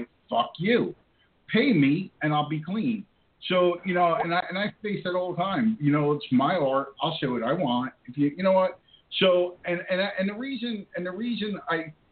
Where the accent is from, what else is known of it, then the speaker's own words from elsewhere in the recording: West Orange, New Jersey, United States; I grew up in a very low-class place, New Jersey, you know, and I grew up in West Orange, New Jersey.